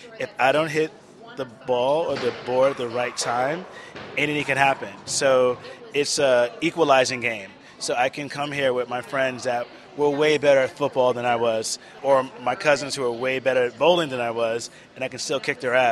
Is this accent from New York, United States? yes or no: yes; New York, United States; And I'm from New York.